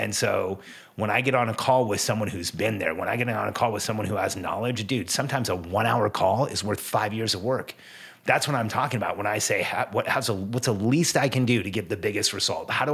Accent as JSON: {"language": "English", "country": "Mexico", "tie": "born or raised there", "said": "I wasn't born in the States. I grew up in Mexico. So I think I look at it a little different."}